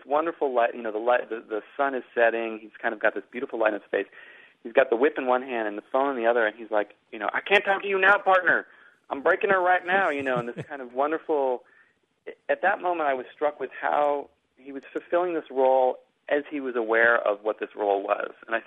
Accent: Boston, Massachusetts, United States; born there; now in Brooklyn, United States; I'm an East Coast boy, you know. I was born in Boston. I live in Brooklyn now.

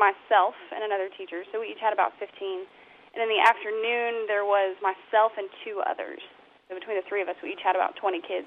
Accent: Dallas, Texas, United States; I grew up in Dallas, Texas.

